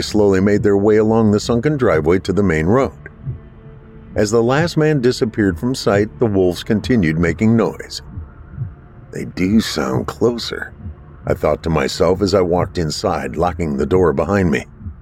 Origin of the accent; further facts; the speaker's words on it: Michigan, United States; One day they found out I was from Michigan, so suddenly